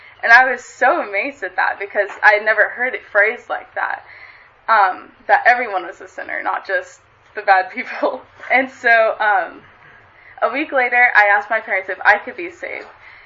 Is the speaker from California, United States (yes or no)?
no; Harrisonville, Missouri, United States; I'm from Harrisonville, Missouri, which most of you probably don't even know where that's at. Super small.